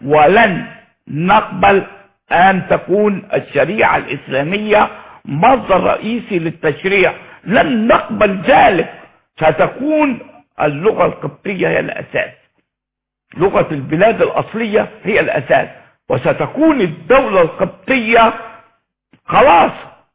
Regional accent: Egypt

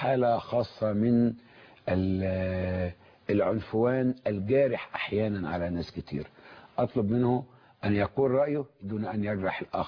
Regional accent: Egypt; اللي بيننا كمصريين

